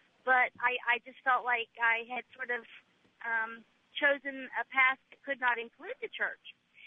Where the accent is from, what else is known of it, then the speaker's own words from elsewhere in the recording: Raleigh, North Carolina, United States; I am from Raleigh